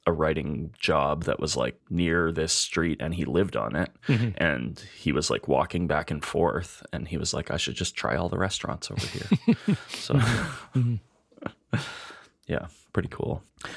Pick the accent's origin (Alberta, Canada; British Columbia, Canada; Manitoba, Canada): Alberta, Canada; Edmonton; We're two chefs from Edmonton, Alberta, Canada.